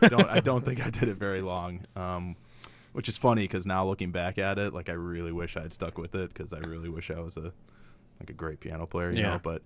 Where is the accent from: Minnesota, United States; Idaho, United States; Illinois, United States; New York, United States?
Illinois, United States; Chicago; I'm from here. I was born and raised in Chicago.